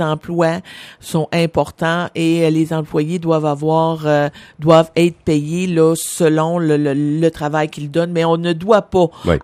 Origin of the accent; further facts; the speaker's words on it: Quebec, Canada; Moi, je viens de la Gaspésie, les îles de la Madeleine.